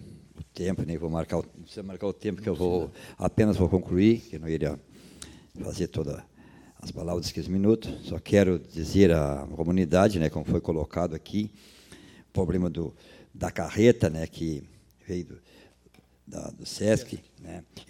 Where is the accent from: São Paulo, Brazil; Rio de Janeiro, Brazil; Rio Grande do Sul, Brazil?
Rio Grande do Sul, Brazil; E nosso Rio Grande do Sul, nós que somos gaúchos, esperamos também que seja escolhido também aquele que seja o melhor para o nosso Rio Grande.